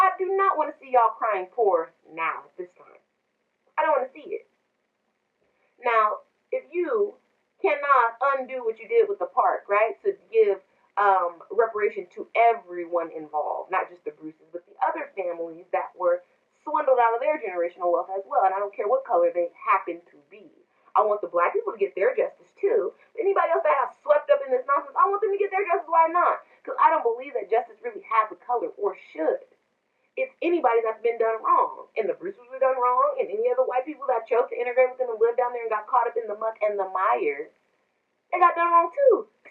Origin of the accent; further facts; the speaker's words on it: California, United States; my grandmother is from California, my mother is from California, and I'm from California. We're all born here.